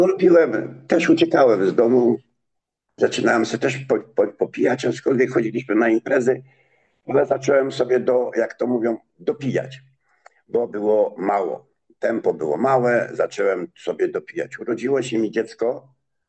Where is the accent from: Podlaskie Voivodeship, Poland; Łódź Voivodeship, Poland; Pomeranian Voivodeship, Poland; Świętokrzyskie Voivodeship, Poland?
Pomeranian Voivodeship, Poland; Nowy Dwór Gdański; born there; urodziłem się w małej miejscowości w Polsce, w Nowym Dworze Gdańskim.